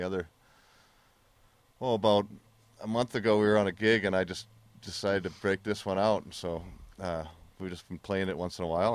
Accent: Massachusetts, United States; I grew up in Massachusetts, and then I moved out here, went to college out here

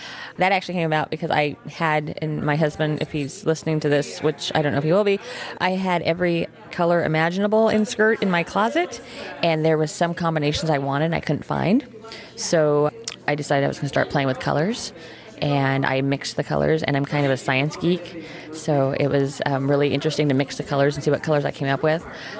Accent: California, United States; now in Kansas, United States; I'm based out of Kansas. I'm originally from California, but I'm based out of Kansas.

